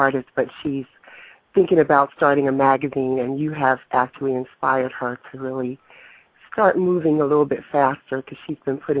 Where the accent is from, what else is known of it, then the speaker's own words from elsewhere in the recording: New Jersey, United States; I'm from New Jersey.